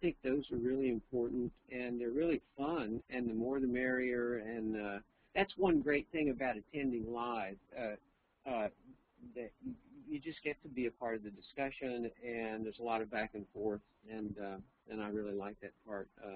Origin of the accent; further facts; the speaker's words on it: Texas, United States; accent: Texas; my Texas accent is too thick